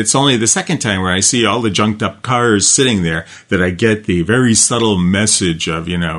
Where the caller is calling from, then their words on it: California, United States; Now, I'm calling you from Orange County today.